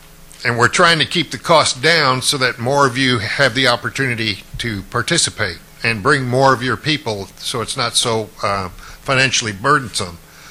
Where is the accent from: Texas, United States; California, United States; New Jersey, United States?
Texas, United States; I'm from Texas.